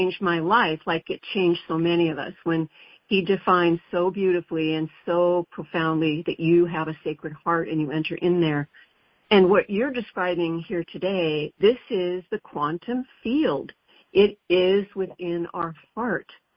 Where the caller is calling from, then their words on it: Mount Shasta, California, United States; I'm calling from Mount Shasta, California.